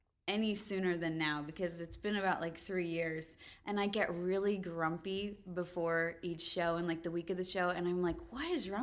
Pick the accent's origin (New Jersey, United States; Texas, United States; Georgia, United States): New Jersey, United States; born there; And I was born in New Jersey.